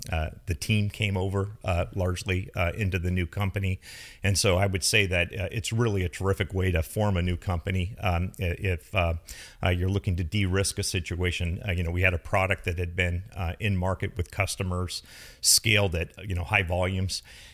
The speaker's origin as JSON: {"language": "English", "town": "San Jose", "region": "California", "country": "United States", "tie": "born or raised there", "said": "Both my wife and I grew up in San Jose"}